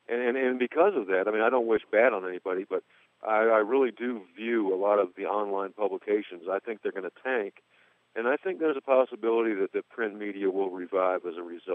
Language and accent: English; Virginia, United States; moved away as an adult; I moved out here when I was 20 from Eastern Virginia, and I have hardly been east of the Mississippi